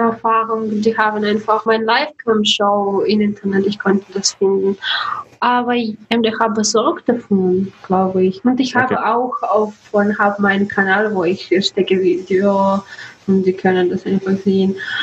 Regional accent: Russia; German is a second language; Es ist zu schwer Thema für mich, weil ich bin aus Russland.

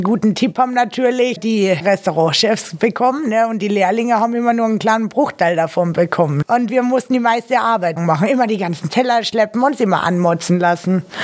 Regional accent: Carinthia, Austria; Ich komme aus Österreich.

